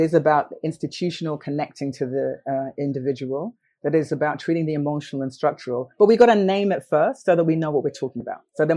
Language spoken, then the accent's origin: English; Ghana; also born or lived in New York, United States; I lived in New York for almost a decade. So as a creative migrant, I came across it all the time. I'm Ghanaian